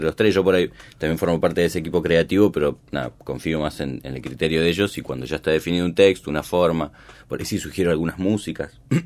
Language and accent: Spanish; Tapial, Buenos Aires, Argentina; yo soy de Tapial, o sea, no es que estoy en una burbuja